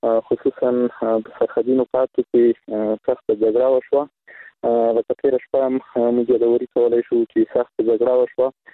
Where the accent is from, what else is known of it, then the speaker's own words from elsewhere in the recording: Afghanistan; زه افغان یم مثلا زه ځوان یم